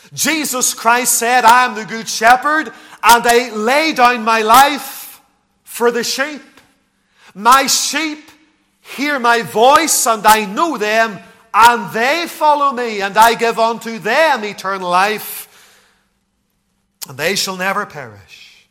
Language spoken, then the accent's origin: English; Lisburn, Northern Ireland, United Kingdom; doing outreach in the town that I grew up in Lisburn with the church outreach team